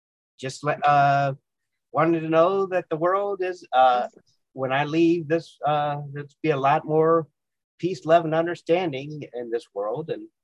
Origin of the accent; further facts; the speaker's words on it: United States; I claim American when on the ethnicity, and they look at me like, okay, are you white? Are you black? I'm American.